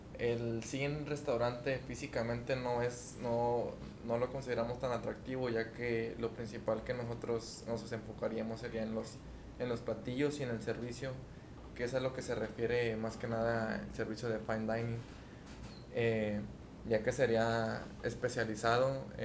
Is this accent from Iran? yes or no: no; Mexico; pero ahora siendo mexicano lo contemplamos como bebidas más que nada típicas